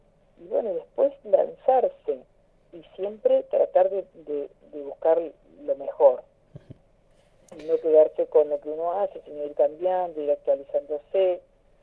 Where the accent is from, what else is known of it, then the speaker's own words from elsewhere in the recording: Río Gallegos, Santa Cruz, Argentina; yo soy de Río Gallegos y irme no me cuesta